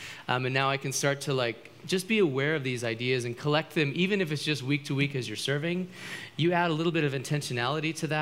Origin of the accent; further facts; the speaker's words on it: West Coast, United States; now in Florida, United States; I'm from the West Coast, played